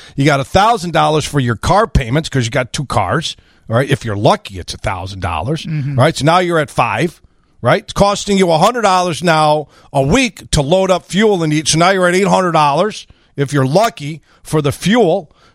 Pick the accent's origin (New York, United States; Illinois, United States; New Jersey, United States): New York, United States; Brooklyn; I was born in Brooklyn. I'm from New York.